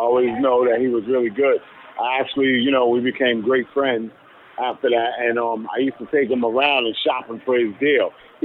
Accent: New York City, New York, United States; I was from New York City.

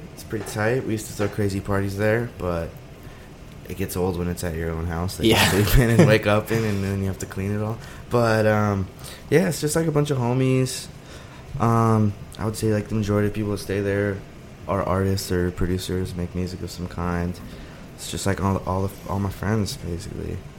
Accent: Indiana, United States; In Indiana.

